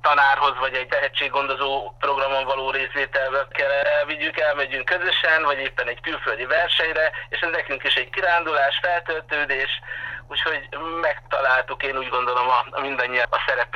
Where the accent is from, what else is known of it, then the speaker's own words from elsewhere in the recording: Cigánd, Borsod-Abaúj-Zemplén, Hungary; a citera muzsikáján nőttünk föl Szilárd testvéremmel annak idején Cigándon